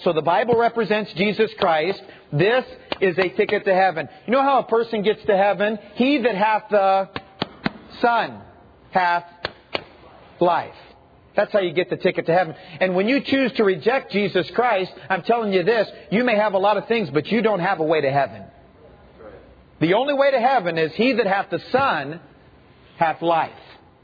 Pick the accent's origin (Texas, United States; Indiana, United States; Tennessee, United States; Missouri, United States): Tennessee, United States; I'm from Tennessee and I can figure that out.